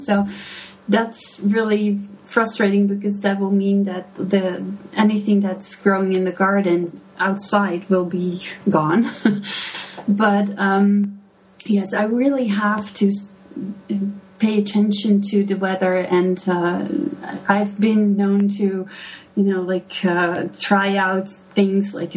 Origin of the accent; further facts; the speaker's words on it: Delft, South Holland, Netherlands; Well, actually from Delft, which is very known for its Delft blue, the porcelain blue.